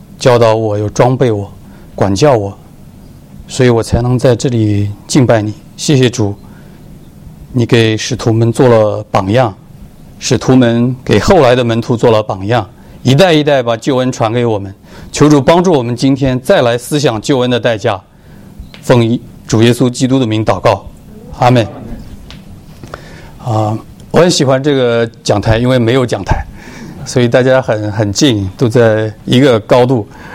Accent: Wuhu, Anhui, China; now in United States; 我是安徽芜湖人，80后，我是从农村长大的，我的爸爸妈妈连中文都不认识

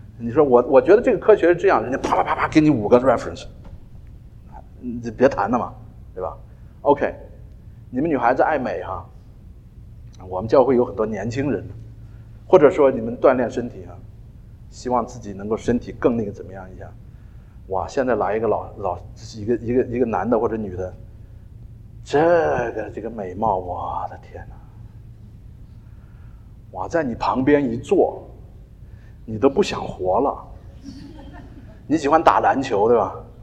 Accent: China; 那我们中国人在哪儿都是圣地哈，我们就回家就脱鞋嘛

